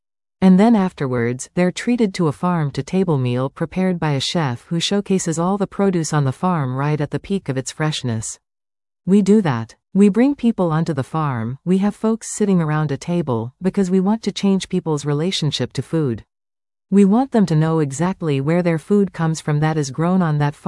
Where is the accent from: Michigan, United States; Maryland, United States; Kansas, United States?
Michigan, United States; Detroit; I'm from Detroit.